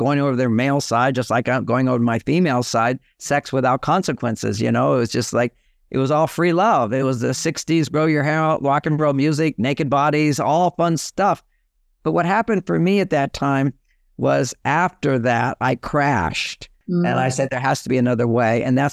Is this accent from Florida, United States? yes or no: no; Houston, Texas, United States; Houston, Texas, I'm a Texan, I'm a cowboy, you know, all these things.